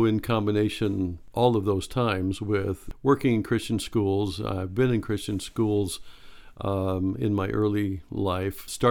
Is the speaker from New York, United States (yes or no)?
no; California, United States; moved away; Yes, that's true. We are from California, and although we haven't lived here since 1990, we still consider ourselves Californians. If you ask me where I'm from, that's what I would say.